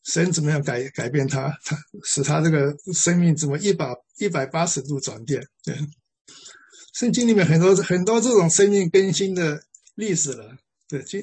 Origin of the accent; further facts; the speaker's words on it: China; 所以这个新喜呢，我们中国人呢、是欢喜的日子。